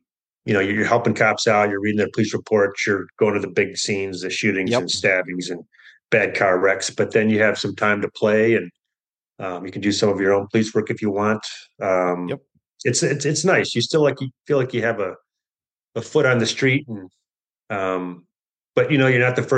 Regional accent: Grand Rapids, Michigan, United States; moved away as an adult; And Detroit is because I grew up in Michigan. I lived there till I was 18, and I've always been a big Detroit.

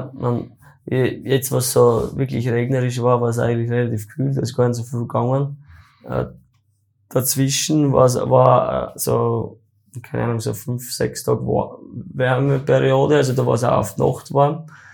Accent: Styria, Austria; Also bei uns in der Steiermark

